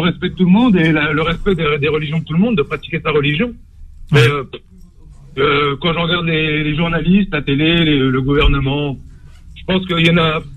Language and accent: French; France; moi je suis français, d'origine marocaine.